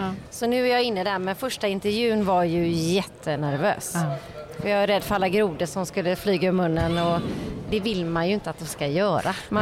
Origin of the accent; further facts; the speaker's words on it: Partille, Västra Götaland County, Sweden; Jag kommer från Kohögen, alltså Kohög i Partille. Mm. Har faktiskt bokstavligen vuxit upp med kossorna.